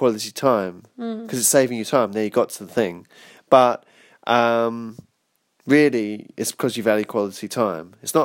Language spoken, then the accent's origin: English; United Kingdom; I'm British, so I'm not going crazy here